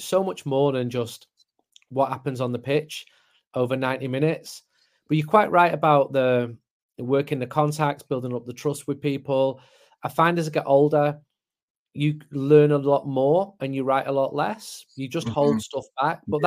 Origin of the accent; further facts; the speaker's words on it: Manchester, North West England, United Kingdom; I spend a lot of time away from Manchester, even though I'm from Manchester.